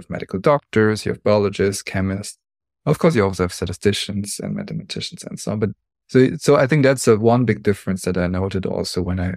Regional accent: Munich, Bavaria, Germany; now in Switzerland; I'm originally from the Munich area, then have been living in Switzerland for 15 years. And maybe by the time you hear this recording, maybe I'm already living in Taipei, Taiwan.

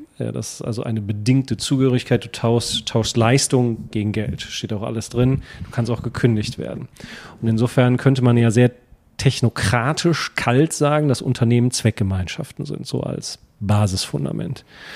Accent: Cologne, North Rhine-Westphalia, Germany; Ich komme aus Köln.

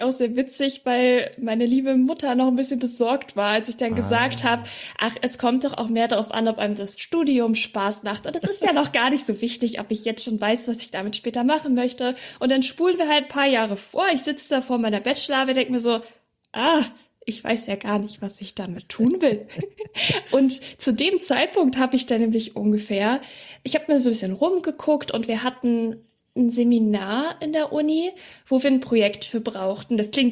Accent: Schleswig-Holstein, Germany; ich komme ja aus dem Norden eigentlich, also Schleswig-Holstein, das klingt, als müsste es da liegen.

